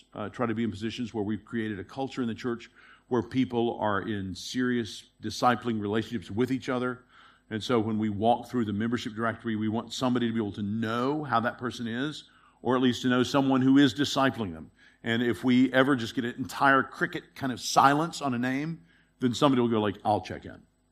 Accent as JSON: {"language": "English", "country": "United States", "said": "well, I'm an American. When I'm back in America, they realize, no, he's just weird."}